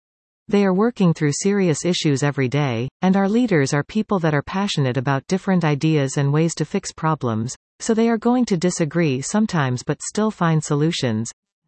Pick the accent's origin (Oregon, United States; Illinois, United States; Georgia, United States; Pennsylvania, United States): Georgia, United States; Valdosta; I am also no stranger to my hometown City Hall and County Annex. In my hometown, Valdosta, Georgia, which is similar to Statesboro in many ways